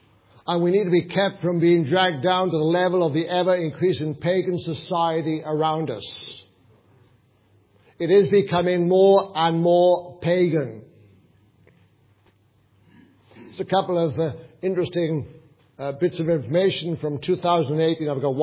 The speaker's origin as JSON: {"language": "English", "region": "Wales", "country": "United Kingdom", "tie": "born or raised there", "said": "And yet my hometown, which is not far from where the Welsh Revival took place"}